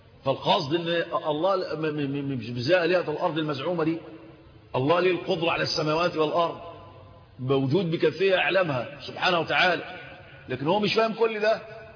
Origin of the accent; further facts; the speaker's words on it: Egypt; في الدلتا عندنا في مصر